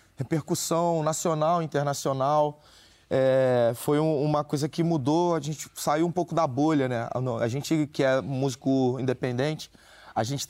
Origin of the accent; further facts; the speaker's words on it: Sepetiba, Rio de Janeiro, Brazil; Eu tenho uma lembrança muito mágica da minha infância em Sepetiba, assim.